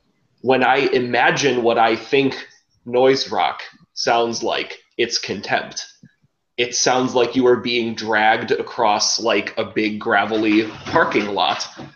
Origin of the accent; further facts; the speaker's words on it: Chicago, Illinois, United States; I'm from Chicago originally, so I've had exposure to like all the … projects.